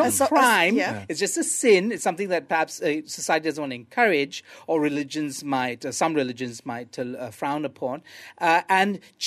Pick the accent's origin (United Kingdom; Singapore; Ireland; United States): Singapore; I grew up in Singapore